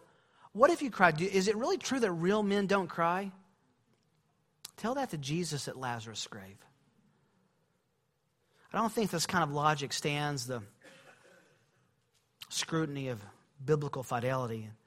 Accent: Kansas City, United States; I'm from Kansas City.

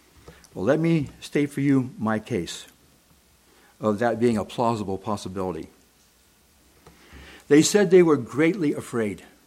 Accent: Ohio, United States; now in Florida, United States; When I first came to Florida back in 1974, I was used to, in my home state of Ohio, having storms.

